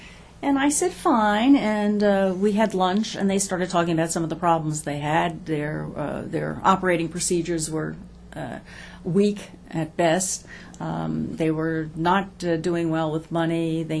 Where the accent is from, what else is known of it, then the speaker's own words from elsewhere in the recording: United States; as an American, and a different part of the world than was normally traveled.